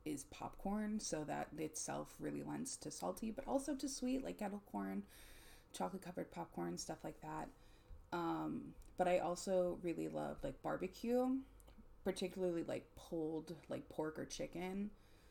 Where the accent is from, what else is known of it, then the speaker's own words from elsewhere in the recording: Florida, United States; I like grew up, I'm originally from Florida. I don't live there anymore, but I grew up near Disney.